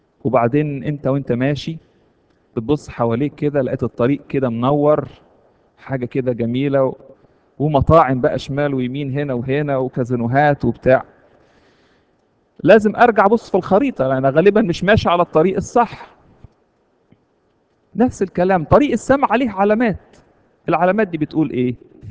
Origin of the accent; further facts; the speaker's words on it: Egypt; now in United States; كلنا هنا اول ما نيجي امريكا نبتدي نفكر في مصر، ومصر تحلى تبقى حاجة كده، يا سلام فين ايام مصر، رغم ان احنا واحنا خارجين من مصر كسرنا 3000 حاجة ورانا